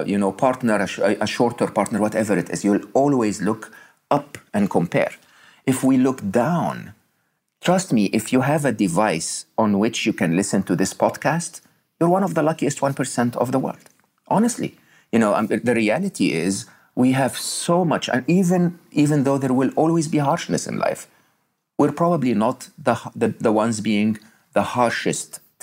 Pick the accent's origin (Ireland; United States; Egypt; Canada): Egypt; from the time when I was young and growing up in Egypt and didn't have much.